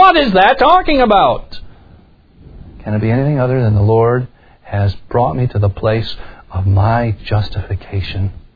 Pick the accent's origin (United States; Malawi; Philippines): United States; New York; I grew up on a bay in New York State where I lived. I was right on the shore of Lake Ontario, and there's a big bay.